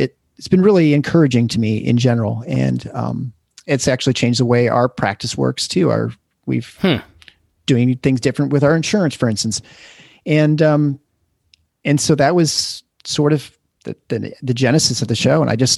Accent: Lansing, Michigan, United States; also born or lived in Iowa City; now in Grand Rapids, United States; So I was in Iowa City for 8 years and then wanted to get back to Michigan. I grew up in Lansing area, and then settled in West Michigan, Grand Rapids area.

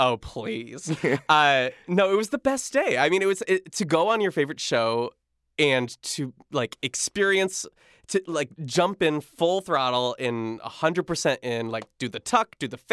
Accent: Michigan, United States; I grew up in Michigan, so Ohio was a hop, skip, and a jump away.

